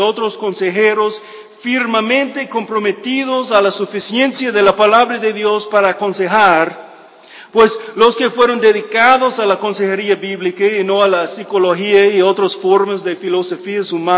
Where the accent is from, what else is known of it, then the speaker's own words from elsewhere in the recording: United States; Spanish is a second language; yo entiendo, creciendo en los Estados Unidos, yo nunca daba mucha atención de la gramática de mi idioma